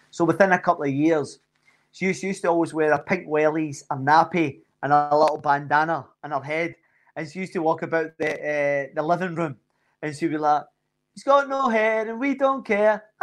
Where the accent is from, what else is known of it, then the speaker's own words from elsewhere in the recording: Scotland, United Kingdom; I'm Scottish.